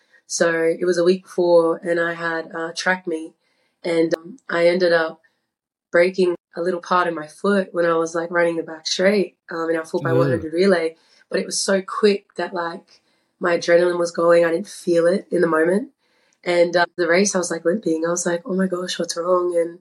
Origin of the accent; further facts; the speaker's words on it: Brisbane, Queensland, Australia; Yeah, so I was born and raised in Brisbane, Queensland, Australia, the Sunshine State.